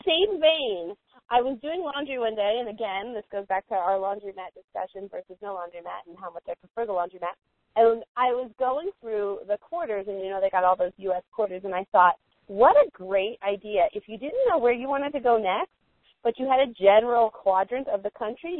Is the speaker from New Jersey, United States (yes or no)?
yes; New Jersey, United States; I grew up on the Hudson River in New Jersey, on the Jersey side of the Hudson River.